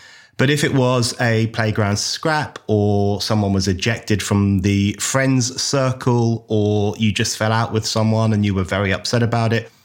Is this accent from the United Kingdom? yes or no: yes; London, United Kingdom; When I was a kid growing up in London, in a fairly traditional Irish heritage household